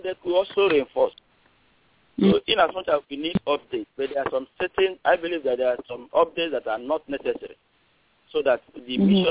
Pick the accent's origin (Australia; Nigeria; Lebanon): Nigeria; now in Dallas, United States; I'm a Nigerian. I'm calling from Dallas.